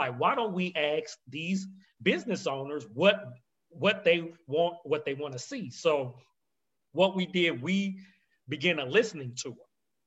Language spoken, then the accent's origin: English; California, United States; we have a few in California where my hometown is.